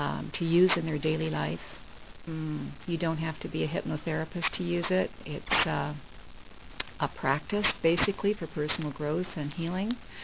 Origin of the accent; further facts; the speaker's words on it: Nanaimo, British Columbia, Canada; I'm from Vancouver Island in that lovely little town called Nanaimo.